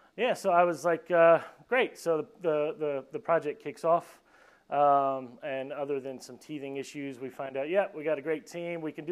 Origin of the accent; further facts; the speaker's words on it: United States; So myself as an American, we kind of joke often about that.